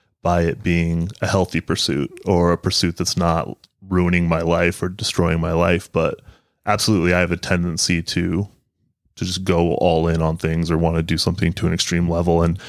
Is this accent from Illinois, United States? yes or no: no; Alaska, United States; now in Arizona, United States; So, yeah, I was born and raised in Alaska. I've been here about 8 years.